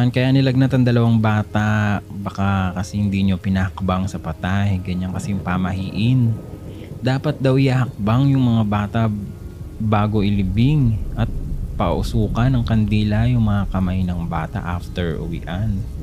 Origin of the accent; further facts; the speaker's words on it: Central Luzon, Philippines; I'm from Pampanga, by the way.